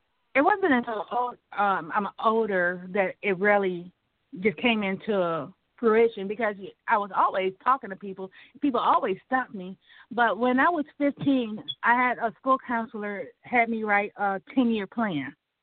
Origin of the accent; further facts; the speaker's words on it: Lansing, Michigan, United States; Well, I grew up in Lansing, Michigan. My mom was a single parent, and we grew up in Rio Road.